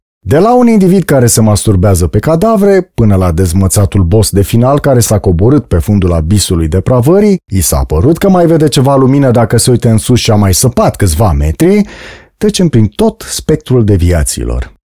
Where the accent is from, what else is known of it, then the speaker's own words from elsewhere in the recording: Dumbrăvița, Brașov County, Romania; drumul de la ieșirea din satul meu natal, Dumbrăvița.